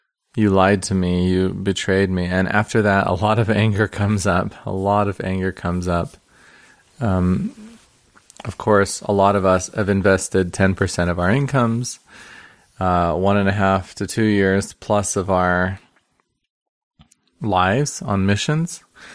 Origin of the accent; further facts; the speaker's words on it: Ogden, Utah, United States; born there; also born or lived in Salt Lake City; because I recently came back to Salt Lake, and I was born in Ogden originally, after living abroad for 15 years.